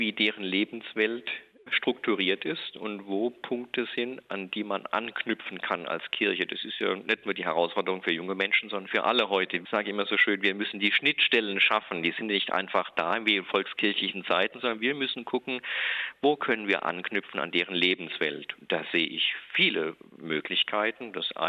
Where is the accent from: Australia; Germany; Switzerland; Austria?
Germany; Ludwigshafen, Rhineland-Palatinate; die Verbindung zur Seefahrt kommt durch meine Heimatstadt Ludwigshafen.